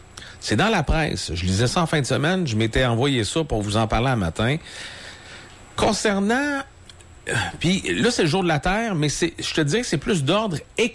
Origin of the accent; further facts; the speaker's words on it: Val-Bélair, Quebec, Canada; Moi, quand j'étais jeune, j'habitais à Québec, j'étais à Val-Bélair.